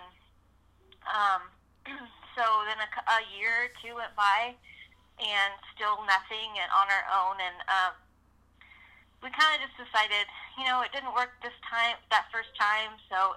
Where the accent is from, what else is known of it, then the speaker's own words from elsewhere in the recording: California, United States; also born or lived in Oklahoma; we were living in Oklahoma at the time, and we are both from California, so we moved back home